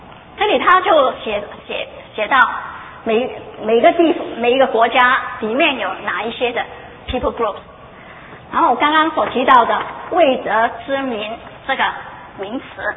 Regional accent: China; 红颜色的是印度人，他们也是像我们中国人一样搬到很多很多的地方去

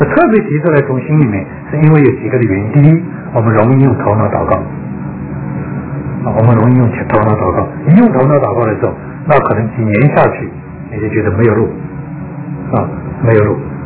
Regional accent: China; 你看我们中国人讲心思、心情、心智都是跟心有关系

